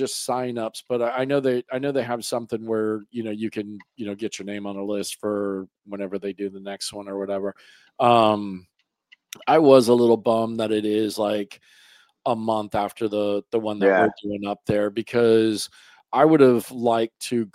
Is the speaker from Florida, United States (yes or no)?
yes; Florida, United States; I say that cause I'm from Florida where everything's flat.